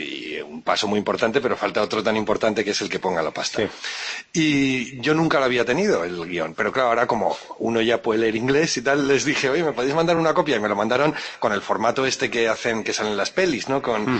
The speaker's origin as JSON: {"language": "Spanish", "town": "Logroño", "region": "La Rioja", "country": "Spain", "said": "pero ¿cómo demonios alguien compra el mío si soy de Logroño?"}